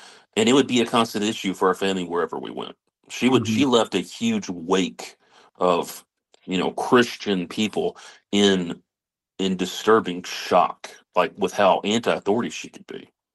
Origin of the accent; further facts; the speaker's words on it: Memphis, Tennessee, United States; Yes, I was born in Memphis, and that's kind of where we grew up.